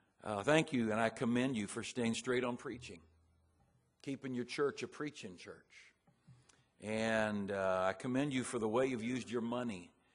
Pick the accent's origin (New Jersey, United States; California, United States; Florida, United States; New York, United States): California, United States; Hayfork; I'm from Hay Fork.